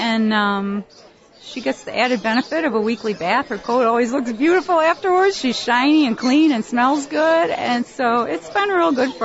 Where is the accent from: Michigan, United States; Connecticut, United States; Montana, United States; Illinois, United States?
Illinois, United States; Northbrook; I'm from Northbrook, Illinois.